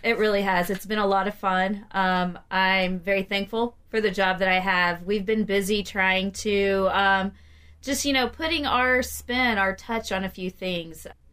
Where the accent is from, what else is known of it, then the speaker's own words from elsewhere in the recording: Wadesville, Indiana, United States; now in Vincennes, United States; Well, I am originally from Wadesville, Indiana. I went to from Posey County. So I was in Evansville, Posey County for a long time. Moved here probably about 12 years ago to the Vincennes area to for my husband.